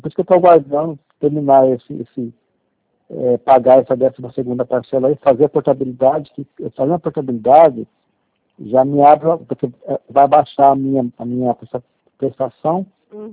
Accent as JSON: {"language": "Portuguese", "town": "Dourados", "region": "Mato Grosso do Sul", "country": "Brazil", "said": "É que eu sou aqui de Dourados."}